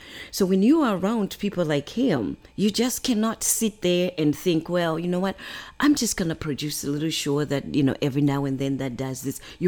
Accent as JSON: {"language": "English", "country": "Zimbabwe", "tie": "born or raised there", "said": "And I think one question that I grew up in Zimbabwe, you know, as you all know."}